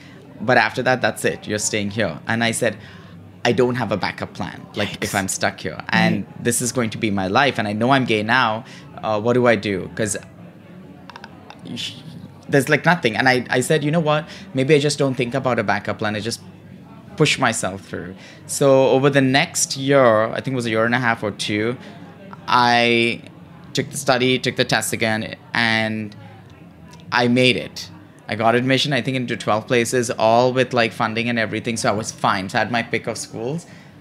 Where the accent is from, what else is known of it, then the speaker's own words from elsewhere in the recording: India; now in United States; So one of the things that happened when I came from India to America, I had never traveled at all at that point because my parents didn't have money.